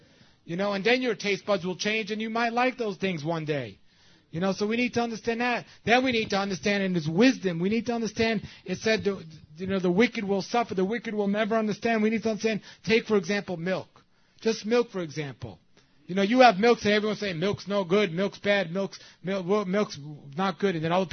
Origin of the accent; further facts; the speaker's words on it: New York City, New York, United States; And I'm from New York City, and wherever I go around the world, I'm out of the city.